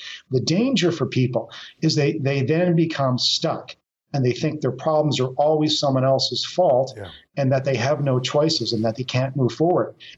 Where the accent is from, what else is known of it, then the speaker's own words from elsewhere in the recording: Kelowna, British Columbia, Canada; So I grew up near Kelowna.